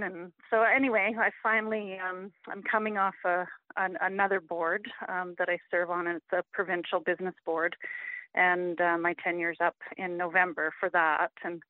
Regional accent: Smithers, British Columbia, Canada; also born or lived in Prince George; I grew up in Smithers. I wasn't born there, born in Prince George, grew up in Smithers. And after a brief hiatus attending post-secondary school in Vancouver, I moved back in 1997

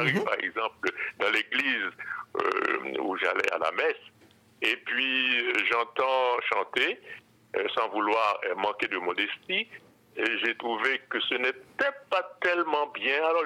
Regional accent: Haiti; now in France; quand j'ai quitté Haïti, quand je suis allé en France, j'ai continué dans cette lancée de musique populaire aussi

